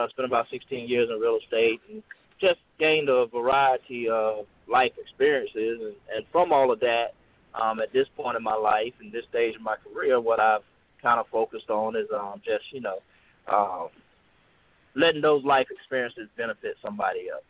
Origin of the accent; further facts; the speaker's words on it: Washington, North Carolina, United States; I'm originally from Washington, North Carolina, down on the eastern coast of North Carolina. Came to Raleigh, attended NC State University